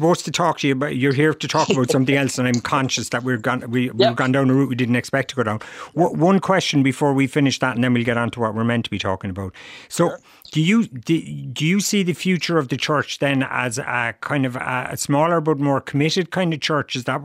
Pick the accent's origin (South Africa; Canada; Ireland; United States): Ireland; whatever we have at our genes as Irish people